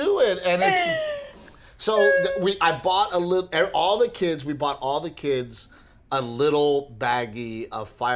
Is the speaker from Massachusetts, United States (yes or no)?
no; Gregory, Texas, United States; Because, you know, growing up in Gregory, Portland, most of the people that are, you know, we knew people who, you lived out in the country.